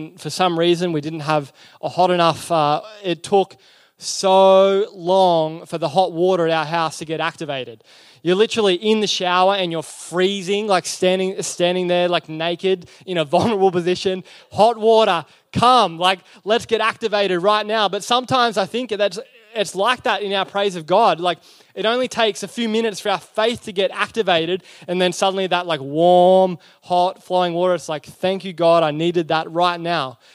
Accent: Toowoomba, Queensland, Australia; So I grew up in Toowoomba and I used to love playing sport.

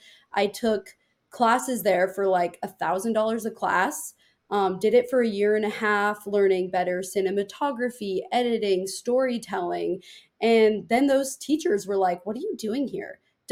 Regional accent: Seattle, Washington, United States; also born or lived in Los Angeles; And I was living in Los Angeles at the time. I'm originally from Seattle. I moved back to Seattle because I felt very lost, right?

